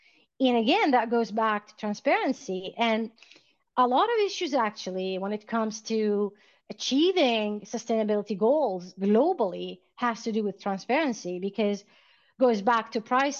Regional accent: Alberta, Canada; I lived in Alberta. I'm from Alberta, Canada.

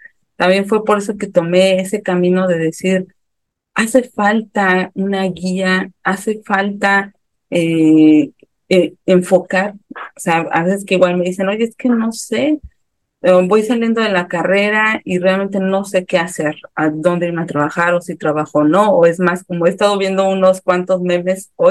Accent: Mexico City, Mexico; ya estoy a punto casi de los 16 años de vivir acá. Yo soy de Ciudad de México, estudié en la UNAM, en la Facultad de Contaduría.

